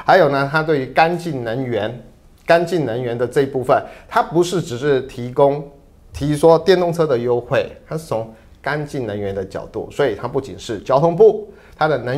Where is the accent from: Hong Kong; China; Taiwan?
Taiwan; 身为一个台湾人，我真的是觉得说，我们为什么那么笨？